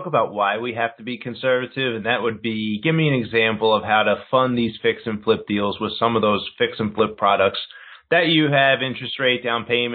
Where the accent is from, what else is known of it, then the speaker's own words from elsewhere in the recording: Philadelphia, Pennsylvania, United States; moved away as an adult; now in Chicago, United States; I grew up in Philadelphia. I moved to Chicago about 4 years ago so I could be near my daughter